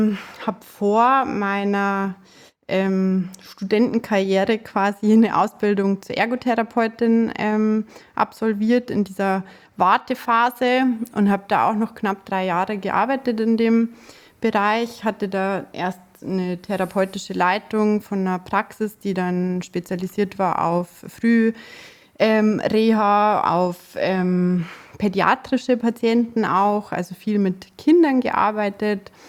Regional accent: Munich, Bavaria, Germany; sage jetzt trotzdem, wo ich wohne. Ich komme aus München, aus dem schönen Bayern. Ich versuche mich jetzt auch mit dem Dialekt ein bisschen zurückzuhalten

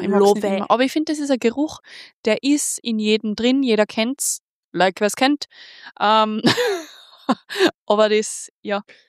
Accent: Austria; now in Vienna, Austria; In Wien bin ich eh voll die Anonyme, aber halt am Land, wo ich her bin

